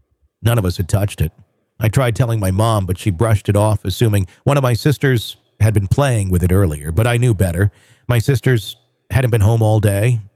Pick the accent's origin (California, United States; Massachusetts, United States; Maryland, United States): Massachusetts, United States; Boston; I grew up just outside of Boston in what seemed like a perfectly normal split-level house.